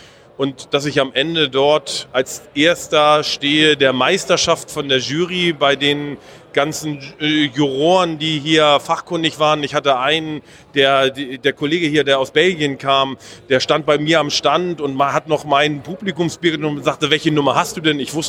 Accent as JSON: {"language": "German", "town": "Seevetal", "region": "Lower Saxony", "country": "Germany", "said": "Ich komme aus Seevetal, das liegt in der, südlich von Hamburg, in der Nähe von Hamburg."}